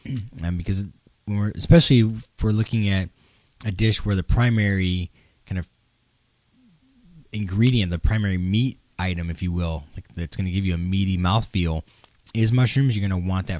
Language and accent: English; Midwest, United States; I grew up in the Midwest where we didn't do a lot of fresh ground pepper.